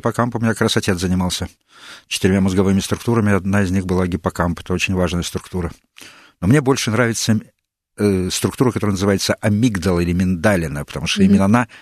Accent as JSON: {"language": "Russian", "region": "Saint Petersburg", "country": "Russia", "tie": "born or raised there", "said": "Я выехал из Ленинграда, простите, тогда так назывался мой родной город. Сейчас он уже Санкт-Петербург."}